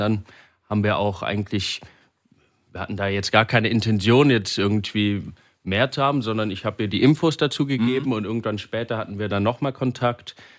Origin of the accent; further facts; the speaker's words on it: Reutlingen, Baden-Württemberg, Germany; Ich komme ursprünglich aus Reutlingen, also auch Schworbeländle.